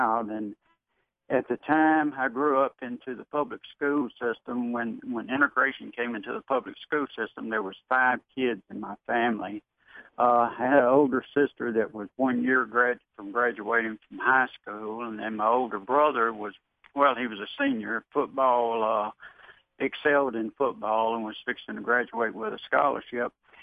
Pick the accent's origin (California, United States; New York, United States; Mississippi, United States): Mississippi, United States; Indianola; I was in the Mississippi Delta, my hometown, Indianola, Mississippi, which is a hotbed of racial turmoil.